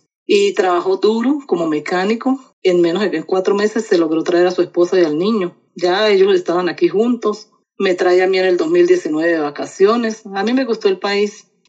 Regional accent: Venezuela; moved away as an adult; now in Costa Rica; todo empieza, la situación en mi país, Venezuela, cada día se tornaba mucho más difícil

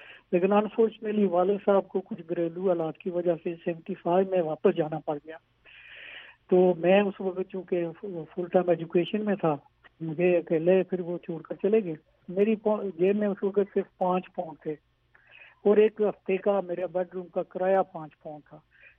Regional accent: Mirpur, Azad Kashmir, Pakistan; میری پیدائش پرانا میرپور شہر جو بنگلہ ڈیم کے پانی کے نیچے ہے, وہاں کے نزدیک ہی ایک چھوٹا سا گاؤں تھا کولڈ نلوئی, وہاں کی پیدائش ہے.

